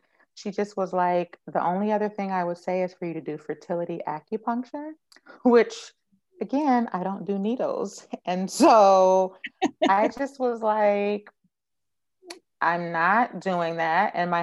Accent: Oakland, California, United States; which is just all ironic because I'm from Oakland, my husband's from Oakland, we are very Oakland-centered, we love it.

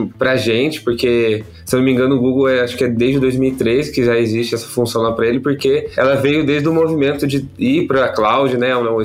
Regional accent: São José dos Campos, São Paulo, Brazil; Sou de São José dos Campos aqui, não tem nenhuma sede da Ambev Tech por perto, eu sou total remoto

